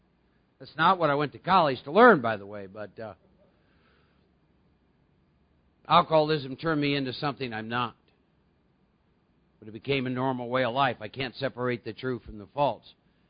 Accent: Iowa, United States; I'm not a bad man. I was born and raised in Iowa. I was raised with good values. Norwegian people.

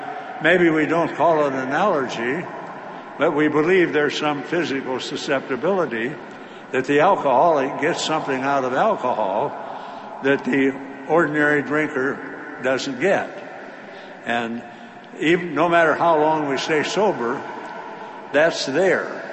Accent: Nebraska, United States; And I'm from Nebraska, and I had wound up, I had wound up back in my hometown, leeching off my mother and stepdad

